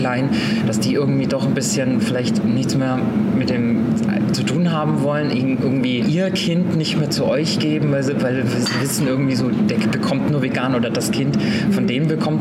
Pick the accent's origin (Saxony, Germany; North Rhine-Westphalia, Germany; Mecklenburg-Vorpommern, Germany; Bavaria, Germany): Bavaria, Germany; now in Berlin, Germany; Ich komme ja aus Bayern, ne, aus der bayerischen Küche.